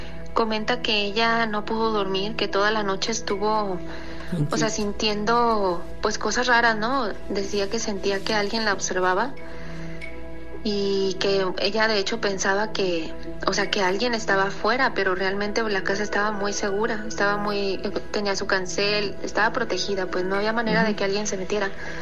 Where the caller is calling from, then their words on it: Guadalajara, Jalisco, Mexico; de Guadalajara y quiero platicarles algo que nos sucedió el 24 y 25 de diciembre.